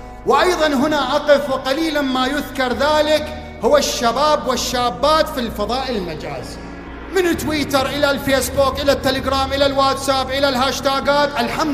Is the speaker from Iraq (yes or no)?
yes; Iraq; أكثرنا كعراقيين صارت هزة نفسية وسقوط قلوب، أو كادت تسقط القلوب